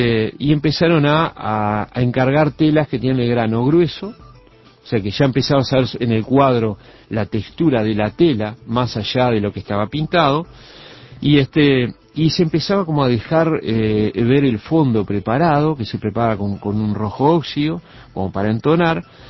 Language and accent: Spanish; Uruguay; normalmente uno como buen uruguayo y medio